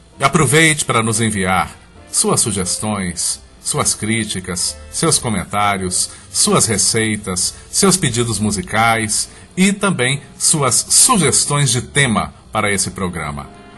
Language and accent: Portuguese; Sete Lagoas, Minas Gerais, Brazil; eu sou mineiro de Sete Lagoas, eu sou deficiente visual desde que eu nasci, isso é, eu não enxergo.